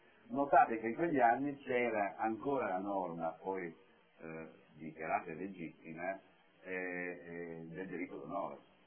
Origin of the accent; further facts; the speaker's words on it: Trieste, Friuli-Venezia Giulia, Italy; io vengo da Trieste dove c'è una famosa spiaggia di nudisti, quasi inaccessibile